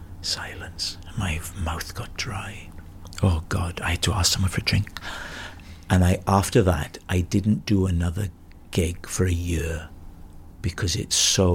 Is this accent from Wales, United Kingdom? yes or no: yes; Wales, United Kingdom; I was doing these whimsical observations about being Welsh and growing up in Wales